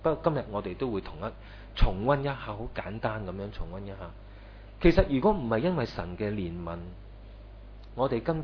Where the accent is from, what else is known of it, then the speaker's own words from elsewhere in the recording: China; 我们中国人说养子方知父母恩